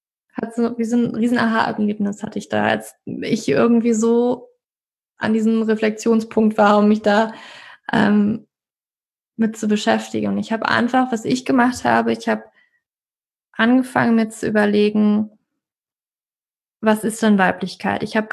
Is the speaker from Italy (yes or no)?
no; East Germany, Germany; Und da ist wieso, glaube ich, auch bei uns im Osten, sage ich schon